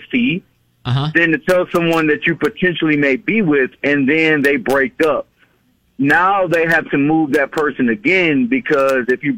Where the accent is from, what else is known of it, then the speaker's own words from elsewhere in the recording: Houston, Texas, United States; Okay, so I'm from Houston